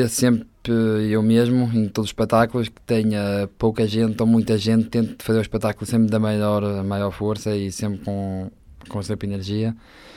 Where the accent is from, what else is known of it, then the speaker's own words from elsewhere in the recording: Portugal; mas não há nada como o nosso Portugal. Festas assim de aldeia, não há nada como o nosso Portugal.